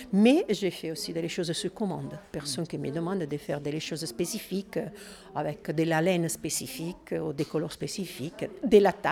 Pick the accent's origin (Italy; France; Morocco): Italy; French is a second language; Alors, comme évident dans mon prononciation, je ne suis pas français, je suis italienne.